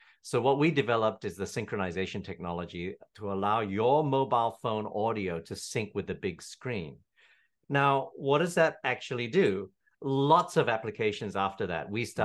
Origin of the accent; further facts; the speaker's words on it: Perth, Western Australia, Australia; moved away as an adult; also born or lived in Petaling Jaya, Malaysia; now in Singapore; moved to Perth, Australia, grew up. And then about 18 or 20 years ago, I moved to Singapore for acting work.